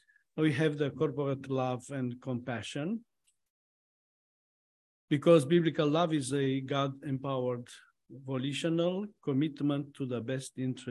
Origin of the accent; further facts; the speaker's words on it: Romania; moved away as an adult; now in United States; I was born in Romania. That means I'm a Romanian. Actually, because of my citizenship, I'm an American Romanian citizen with Romanian roots, but only with American passport.